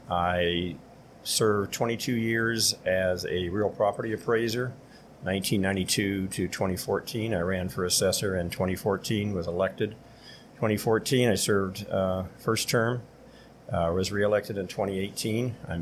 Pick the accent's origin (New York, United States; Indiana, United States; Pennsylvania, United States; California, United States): California, United States; Calexico; also born or lived in Brawley; I was born in Brawley, 1955. I grew up on a farm east of Calexico on Jasper Road. I went through local schools, Jasper Elementary School, and then elementary schools, junior high in Calexico, graduated Calexico High School.